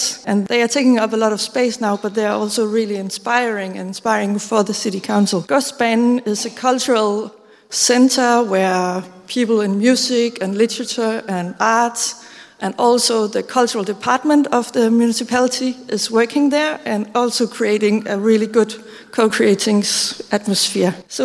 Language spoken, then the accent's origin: English; Aarhus, Central Denmark Region, Denmark; I am from Aarhus. I'm part of this team called Active Citizenship in the Department of Technical Services in Aarhus.